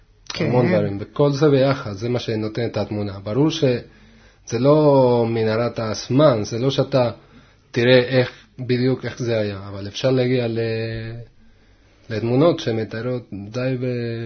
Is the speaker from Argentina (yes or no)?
yes; Rosario, Santa Fe, Argentina; Hebrew is a second language; now in Israel; אני ארגנטינאי, כן, מרוסריו.